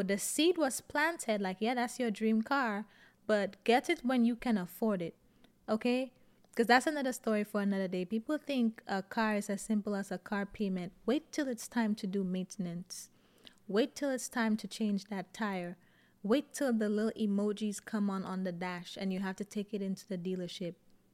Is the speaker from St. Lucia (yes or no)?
yes; St. Lucia; I went to a Catholic secondary school when I lived in St. Lucia. I grew up in St. Lucia, and I was always God adjacent. I didn't grow up in church per se, but I grew up in that Catholic school, in secondary school in my teenage years.